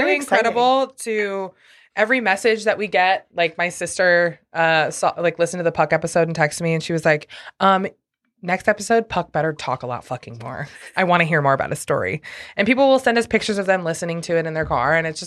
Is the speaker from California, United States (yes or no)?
no; Granite City, Illinois, United States; most of them are from my hometown, Granite City. Shout out to Granite City.